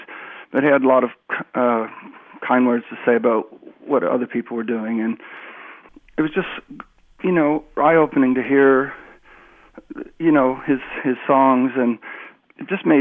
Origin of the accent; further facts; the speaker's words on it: St. Catharines, Ontario, Canada; he was actually from St. David's, Ontario, which is just down the road from where I grew up in St. Catharines.